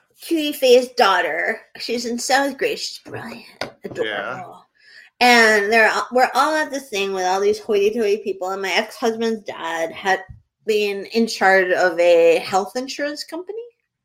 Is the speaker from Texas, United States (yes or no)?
no; New Hampshire, United States; It's not my fault that I grew up in New Hampshire.